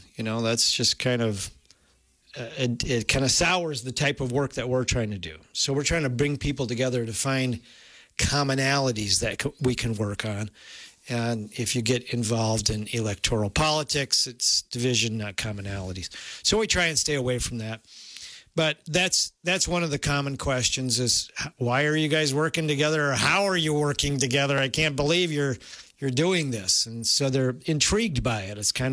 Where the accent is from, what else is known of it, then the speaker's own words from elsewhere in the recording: United States; I grew up in Richland County on a dairy farm.